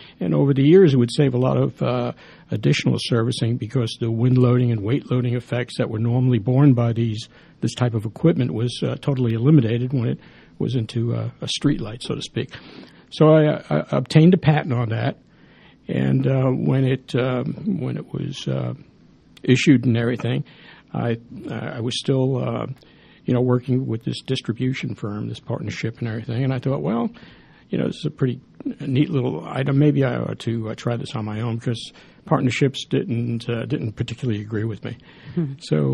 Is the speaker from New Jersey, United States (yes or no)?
no; New York City, New York, United States; I was raised in New York City and went to school in Kentucky, college there.